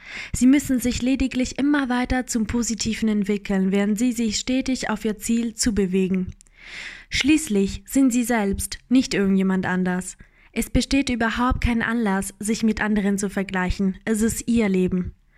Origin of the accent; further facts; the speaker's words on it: Munich, Bavaria, Germany; ich komme aus München